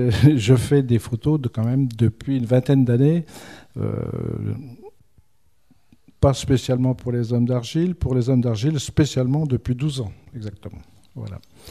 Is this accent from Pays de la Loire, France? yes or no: yes; Nantes, Pays de la Loire, France; je suis nantais.